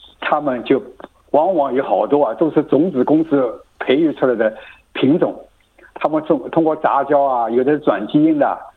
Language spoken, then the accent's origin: Chinese; Shanghai, China; 就是像那个我们上海人喜欢的那个荠菜